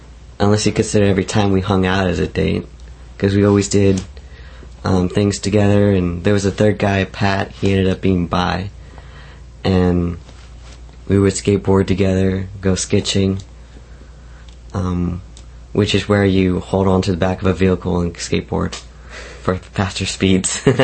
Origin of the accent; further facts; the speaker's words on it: New Zealand; also born or lived in San Diego, United States; I was born in San Diego, but I did grow up in New Zealand. My earliest memories were actually that of New Zealand.